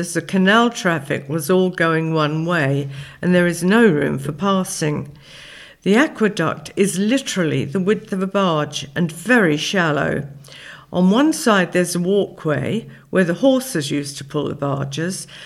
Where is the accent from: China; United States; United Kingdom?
United Kingdom; England; I am emphatically English, just in case there was any doubt, much to my mother's chagrin.